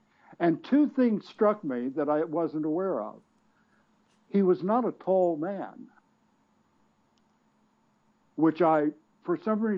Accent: Alexandria, Virginia, United States; of the three taxi companies in Alexandria, which is my hometown in the suburbs of D.C., only one of them, one of the three taxi companies, hired black drivers.

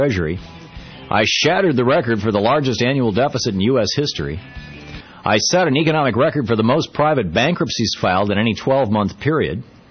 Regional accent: Vermont, United States; I'm an American. I grew up here. I live just 2 hours from Canada. I mean, we're here in the mountains of central Vermont, in the People's Republic of Vermont.

